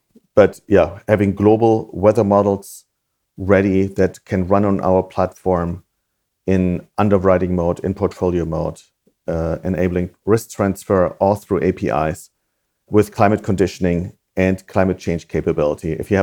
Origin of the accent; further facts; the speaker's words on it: Germany; English is a second language; moved away as an adult; also born or lived in United States; now in London, United Kingdom; I'm from Germany originally, as you know. I moved to the States in my late 20s as part of my PhD.